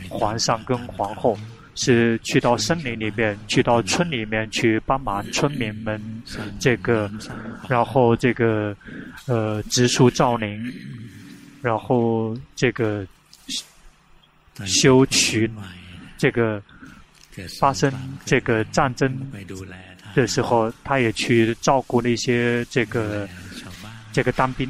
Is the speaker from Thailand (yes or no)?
yes; Thailand; 我们泰国人所以就会比较尊重，把他这个奉为国母。